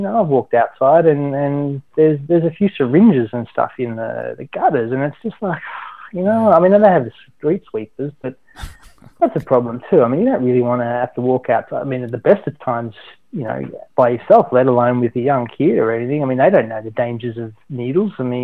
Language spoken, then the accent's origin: English; Melbourne, Victoria, Australia; moved away; I'm from Melbourne, but I mean, winters there are, you know, barely drops below 4 or 8 degrees.